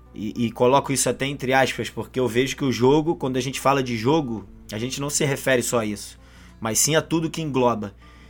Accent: Rio de Janeiro, Brazil; como bom carioca, pô, eu não sou muito fã da chuva não, sabe?

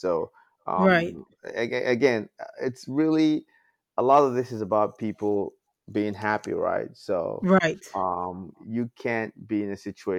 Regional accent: Nigeria; moved away as an adult; now in West Hartford, United States; I am obviously Nigerian. I moved to the States in 1985.

